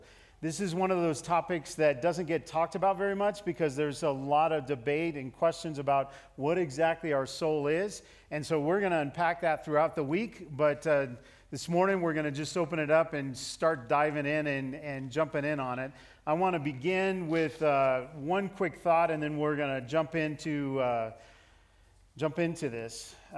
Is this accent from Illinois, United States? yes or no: no; Seattle, Washington, United States; I'm from Seattle, Washington.